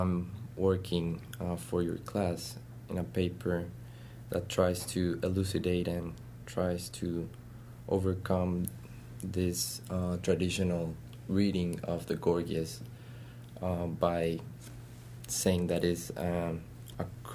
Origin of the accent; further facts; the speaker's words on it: Bogota, Bogotá Capital District, Colombia; English is a second language; I'm from Bogota, Colombia. I did my major in philosophy in La Universidad de los Andes, there in Bogota.